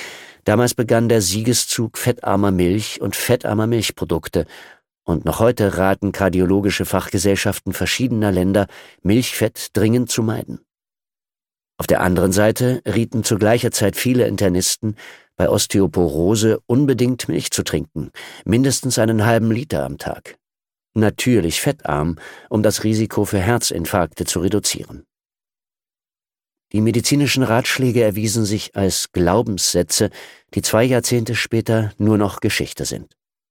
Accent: Bavaria, Germany; Meine Heimat ist das schwäbische Allgäu. Die Landschaft ist von der Milchwirtschaft geprägt.

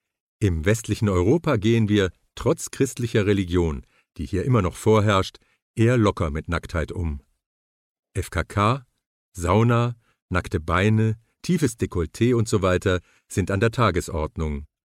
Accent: Israel; In meinem Heimatland Israel ist man zum Beispiel viel offener als in den arabischen Ländern rundherum.

